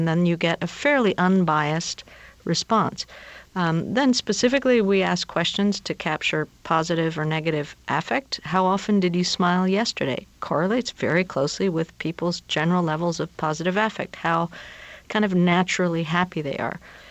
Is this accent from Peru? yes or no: yes; Peru; and I'm from Peru